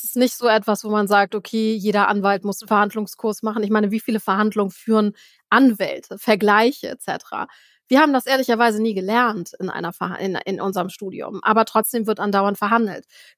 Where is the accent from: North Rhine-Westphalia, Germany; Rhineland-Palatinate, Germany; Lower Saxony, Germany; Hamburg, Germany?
Hamburg, Germany; erst 2-mal in Hamburg, in meiner Heimatstadt, Trainings gegeben und Beratung.